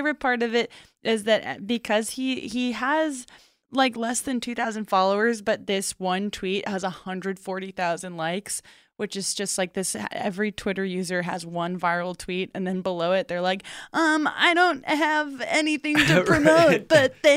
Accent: Brockton, Massachusetts, United States; because I saw a bunch of people from my hometown tweeting like, oh, my God, Brockton in the news for hacking

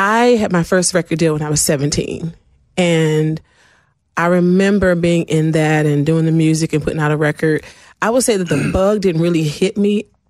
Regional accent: Washington, District of Columbia, United States; also born or lived in Maryland; I grew up in Washington, D.C.

